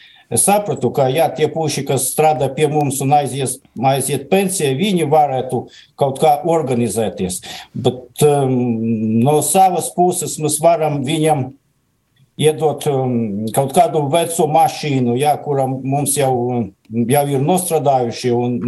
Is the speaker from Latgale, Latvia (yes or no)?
yes; Daugavpils, Latgale, Latvia; esmu no Daugavpili pats, ja